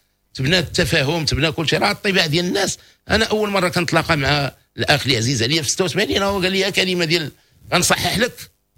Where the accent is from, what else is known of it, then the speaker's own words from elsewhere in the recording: Morocco; خاصنا نقبلوا حنا كشعب مغربي كاملين